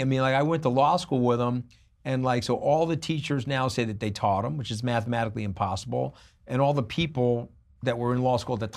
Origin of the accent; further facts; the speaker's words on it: United States; I was rooting for him because I'm an American.